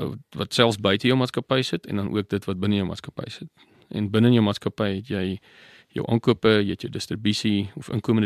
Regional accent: Barberton, Mpumalanga, South Africa; now in George, South Africa; so ek is van George. Ek is aanvanklik kom ek van Barberton af, wat in die Oos-Transvaal was, 'n baie stadium, Mpumalanga nou.

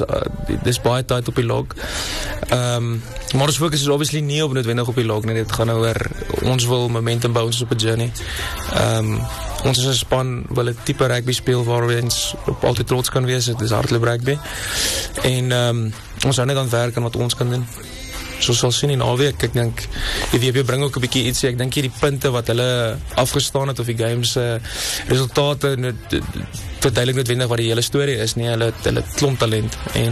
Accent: Italy; first language Italian; Afrikaans is a second language; ons het groot geword in Italië, ons familie, en ek het Italiaans school gegaan, en ek het... Eindelijk was Italiaans my eerste taal gewees vir baie lang vir my leven, en ek tot 2013 was het eindelijk my eerste taal.

